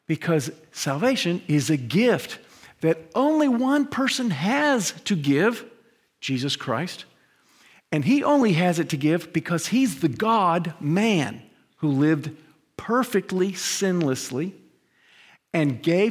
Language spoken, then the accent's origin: English; United States; We all, pretty much growing up in America, we get this wrong.